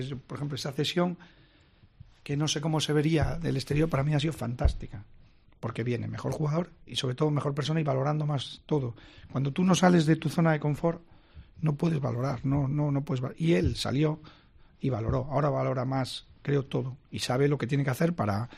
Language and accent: Spanish; Galicia, Spain; soy gallego